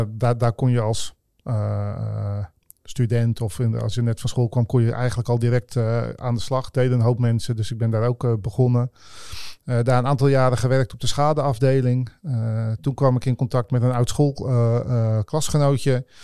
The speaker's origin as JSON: {"language": "Dutch", "town": "Oude-Tonge", "region": "South Holland", "country": "Netherlands", "tie": "born or raised there", "said": "Ja, geboren in Oude Tongen. Nog steeds woonachtig."}